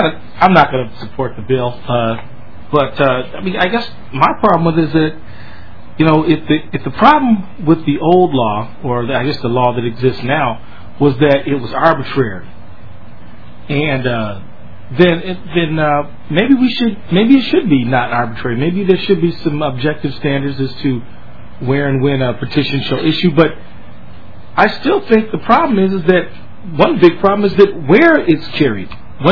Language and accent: English; Detroit, Michigan, United States; now in Minneapolis, United States; I grew up in Detroit, Michigan, where I think one year we had about 300 murders right in my neighborhood.